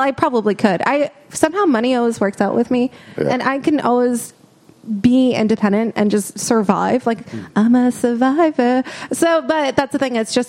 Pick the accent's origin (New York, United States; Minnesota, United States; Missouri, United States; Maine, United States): Minnesota, United States; moved away as an adult; also born or lived in Atlanta, Georgia / northern Florida; now in California, United States; But I am born and raised in Minnesota. And 20 years in that, in my opinion, a great state, horrible winters. I spent 3 years in Atlanta, Georgia, and 2 years in northern Florida.